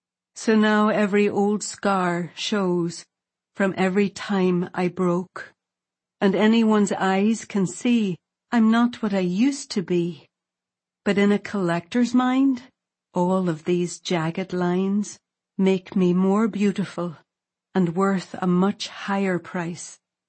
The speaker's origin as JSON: {"language": "English", "town": "Derry", "region": "Northern Ireland", "country": "United Kingdom", "tie": "born or raised there", "said": "I was born in Derry City, Northern Ireland, a beautiful border town in the northwest of Ireland. Yet throughout my childhood, my town was filled with tension and violence that began when I was about 8 years old."}